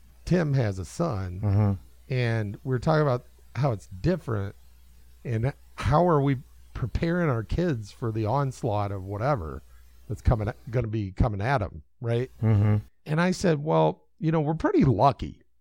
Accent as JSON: {"language": "English", "town": "Michigan City", "region": "Indiana", "country": "United States", "said": "I told him I was from Michigan City."}